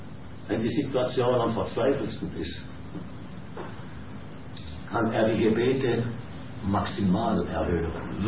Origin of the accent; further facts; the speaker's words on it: Switzerland; als Schweizer freue ich mich natürlich, die Ehre zu haben